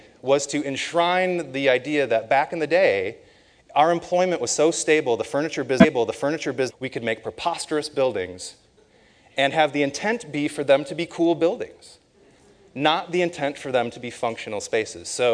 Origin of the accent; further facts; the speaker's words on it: Grand Rapids, Michigan, United States; And I'm from Grand Rapids, Michigan.